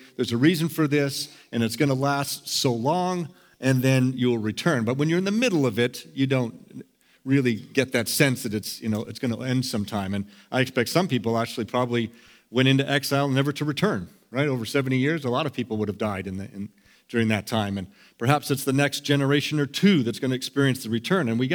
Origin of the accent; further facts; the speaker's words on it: Scotland, United Kingdom; I'm from Scotland and sort of have some Celtic background